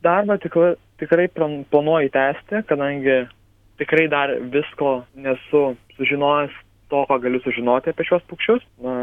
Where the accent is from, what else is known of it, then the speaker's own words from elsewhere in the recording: Klaipėda, Klaipėda County, Lithuania; Ir na, kadangi esu iš Uostamiečio, kirai yra vieni iš dažniausių bei labiau pastebimų paukščių.